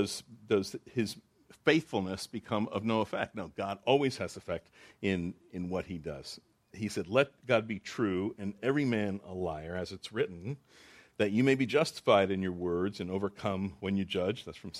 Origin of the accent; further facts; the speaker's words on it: New Jersey, United States; also born or lived in Long Island; I grew up in North Jersey, Long Island.